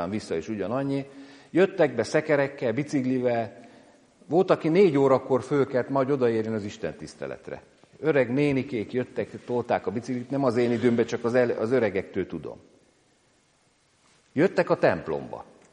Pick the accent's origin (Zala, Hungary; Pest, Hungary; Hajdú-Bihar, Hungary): Pest, Hungary; Tápiószele; Én gyerekkoromban ugye Tápiószelén nőttem föl